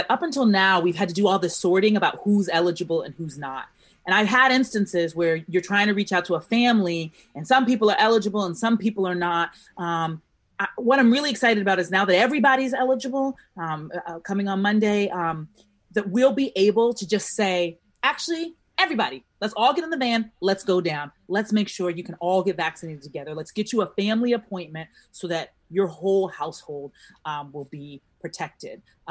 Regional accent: Boston, Massachusetts, United States; because I'm from Dorchester, we are one of the more hard hit neighborhoods within Boston

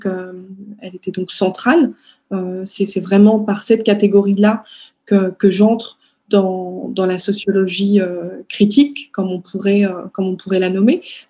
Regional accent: Strasbourg, Grand Est, France; moved away; Je me disais, on peut pas passer toute une vie dans la ville où on est né.

